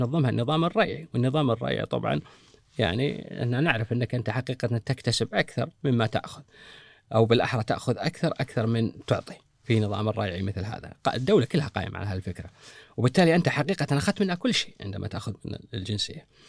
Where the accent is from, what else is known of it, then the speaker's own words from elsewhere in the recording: Kuwait; عندنا في الكويت